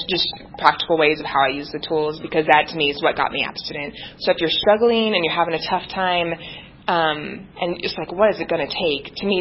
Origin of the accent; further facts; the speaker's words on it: Broomfield, Colorado, United States; I'm from Broomfield, so pretty local.